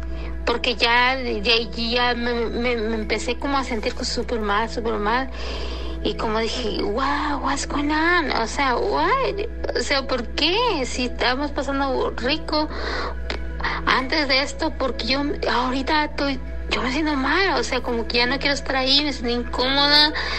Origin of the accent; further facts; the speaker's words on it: San Diego, California, United States; born there; mexicana, uh-huh, naturalizada, whatever. Nací en San Diego, California, pero mis papás son mexicanos.